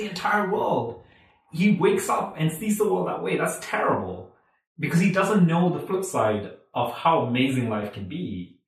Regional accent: Thiruvananthapuram, Kerala, India; because I grew up in Trivandrum, and I don't think people would have been very accepting of a woman walking down the street

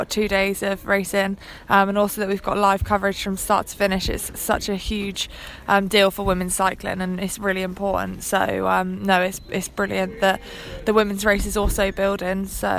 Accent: United Kingdom; being a British rider

